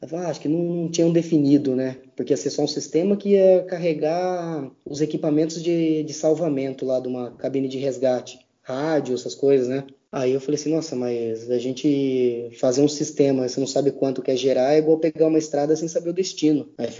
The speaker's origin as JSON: {"language": "Portuguese", "country": "Brazil", "said": "Falei, ó, sou aqui do Brasil, tudo."}